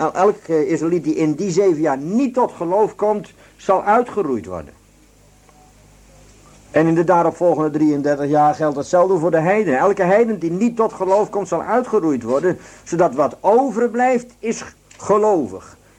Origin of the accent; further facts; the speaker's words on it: Netherlands; Want ik ben ook een Nederlander, maar wel gelovig.